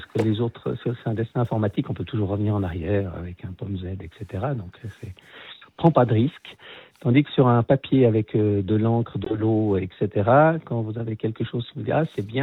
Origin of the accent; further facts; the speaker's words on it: Vaud, Switzerland; je suis vaudois d'origine, donc, et que je l'ai fait aussi par rapport à... j'habite à la campagne